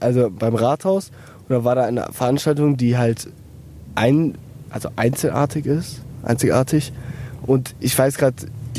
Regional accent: Mülheim an der Ruhr, North Rhine-Westphalia, Germany; Aus Mülheim-Ruhr-Stierum.

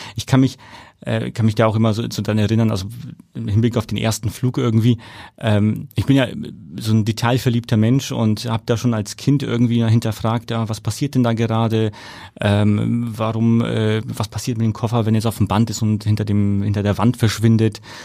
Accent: Nuremberg, Bavaria, Germany; accent: rolled R; damals in Nürnberg, ich komme aus Nürnberg.

